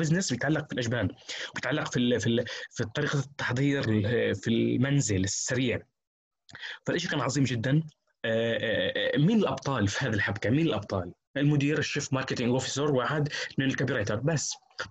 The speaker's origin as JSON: {"language": "Arabic", "country": "Palestine", "said": "احنا عندنا في فلسطين مثلا جروبات السوشيال ميديا"}